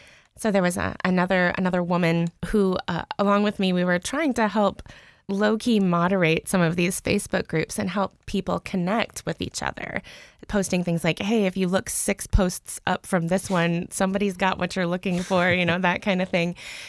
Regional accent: Anchorage, Alaska, United States; also born or lived in Texas; So I'm actually an Anchorage born and raised kid.

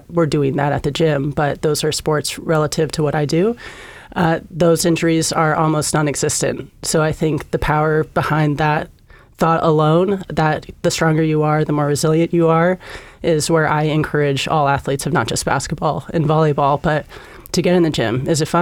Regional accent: Kodiak, Alaska, United States; I grew up in Kodiak, and you're in a town of 10,000 people.

